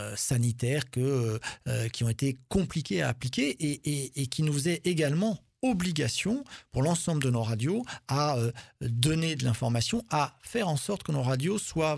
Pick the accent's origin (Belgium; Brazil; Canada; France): France; Caylus, Occitanie; moi je suis originaire de Keylus, un petit village du Tarn-et-Garonne.